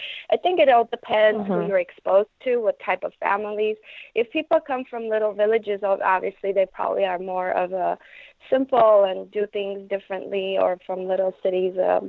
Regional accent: Armenia; And I was born and raised in Armenia, in Soviet Armenia. That was Russian culture was a big part of the society till I was 11 years old.

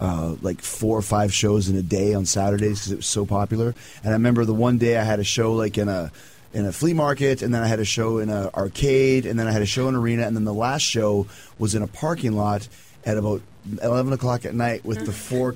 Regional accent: Winnipeg, Manitoba, Canada; I'm from Winnipeg.

